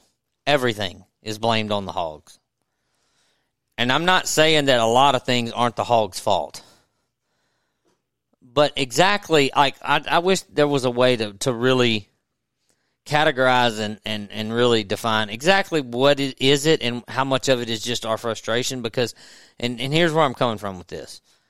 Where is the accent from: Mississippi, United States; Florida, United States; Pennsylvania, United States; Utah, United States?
Mississippi, United States; Natchez; I grew up in Natchez on the river and have hunted around the river